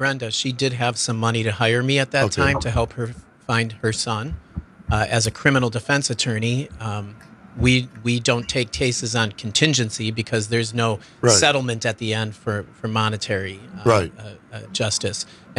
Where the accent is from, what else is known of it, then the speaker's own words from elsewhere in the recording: Chicago, Illinois, United States; So I was able to go to Chicago. That's my hometown.